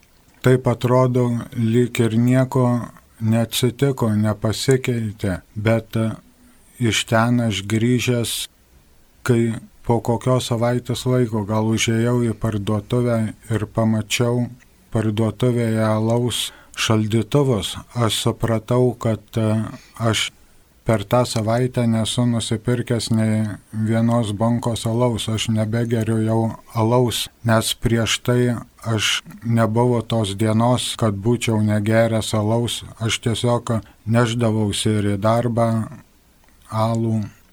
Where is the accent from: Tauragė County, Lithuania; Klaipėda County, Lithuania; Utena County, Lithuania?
Tauragė County, Lithuania; Serečius; now in Balbieriškis, Lithuania; dabar gyvenu Balbieriškėje, mano tėviškė Serečius, Jurbarko rajone, ir gimiau aš tikinčioj šeimoje